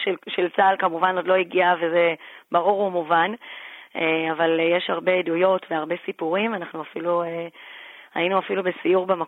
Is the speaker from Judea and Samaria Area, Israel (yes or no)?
yes; Modi'in Illit, Judea and Samaria Area, Israel; אז אנחנו ממודיעין עילית לא שומעים כלום במהלך החג